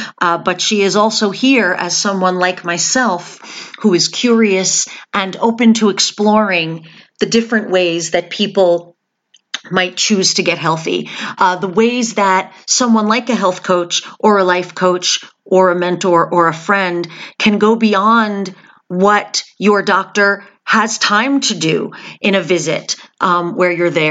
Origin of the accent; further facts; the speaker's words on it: New York, United States; I'm from New York too. I grew up in New York.